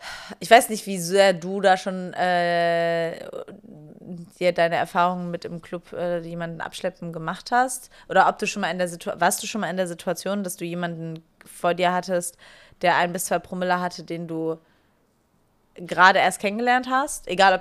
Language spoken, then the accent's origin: German; North Rhine-Westphalia, Germany; Ich komme aus dem Rheinland und wir feiern Karneval.